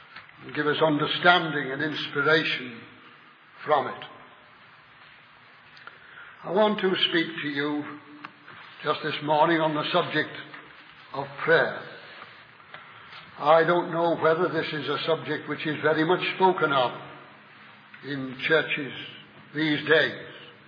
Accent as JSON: {"language": "English", "town": "Liverpool", "region": "North West England", "country": "United Kingdom", "tie": "born or raised there", "said": "in my hometown of Liverpool."}